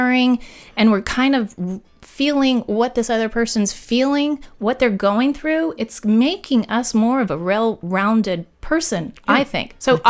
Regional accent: Kansas, United States; I'm coming from Kansas. I'm a normal Kansas girl who got an opportunity

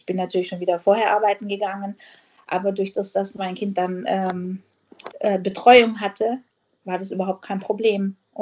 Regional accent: Ulm, Baden-Württemberg, Germany; ich komme aus Ulm im Süden von Deutschland

